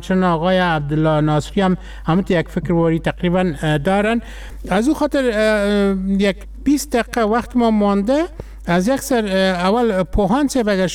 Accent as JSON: {"language": "Persian", "country": "Afghanistan", "said": "ما از افغانستان هستیم"}